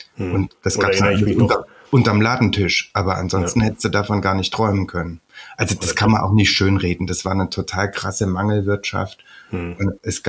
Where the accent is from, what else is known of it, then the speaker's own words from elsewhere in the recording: Erfurt, Thuringia, Germany; ich komme aus Erfurt.